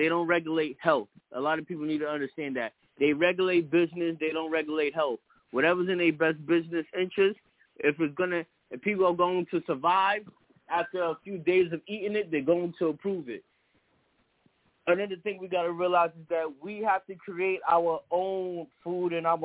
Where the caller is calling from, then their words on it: New York, United States; I'm calling from New York.